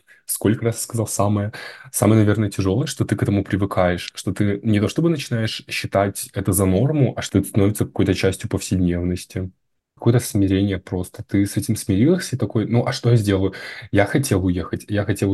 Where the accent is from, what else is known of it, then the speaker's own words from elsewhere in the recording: Russia; Я просто в стране, где родился, вырос, жил, я враг